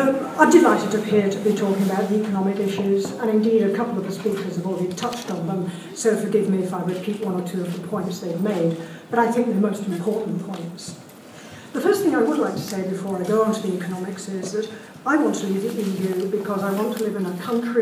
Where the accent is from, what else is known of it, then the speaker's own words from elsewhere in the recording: North West England, United Kingdom; accent: Cheshire; please note I've gone back to my Cheshire accent.